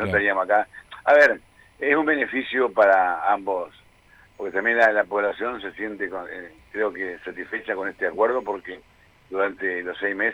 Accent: Misiones, Argentina; acá como vicepresidente soy acá de Misiones

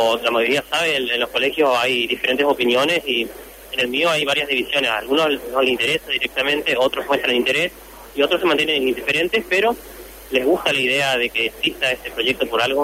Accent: Oberá, Misiones, Argentina; soy de Oberá Misiones, de Oberá, de la Centro Misiones

